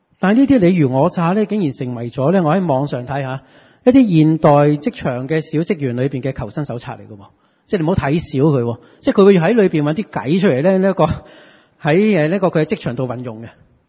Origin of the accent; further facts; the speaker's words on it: China; 这些价值观其实今天不经不觉都植根在这个我们中国人的传统里面。